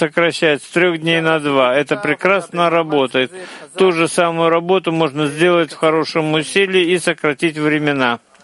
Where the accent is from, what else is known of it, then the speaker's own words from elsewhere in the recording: Romania; Russian is a second language; И как вы все знаете, я из Румынии